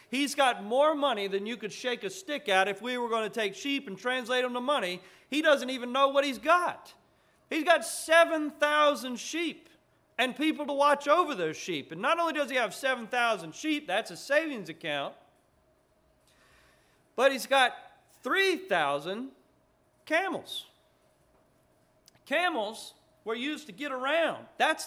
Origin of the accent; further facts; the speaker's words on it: New Orleans, Louisiana, United States; I'm not a farmer. I grew up in New Orleans, and irony of irony, I pastor a bunch of farmers.